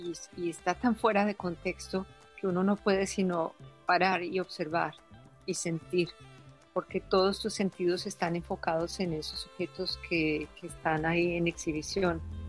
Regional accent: Colombia; moved away; Yo soy inmigrante, yo soy de Colombia y vivo aquí

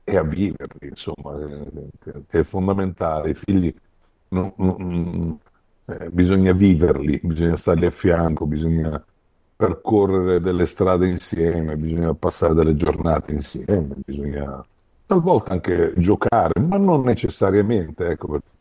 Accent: Sicily, Italy; Poi, sai, sono siciliano e da buon siciliano conosco anche un po' le vicissitudini, no?

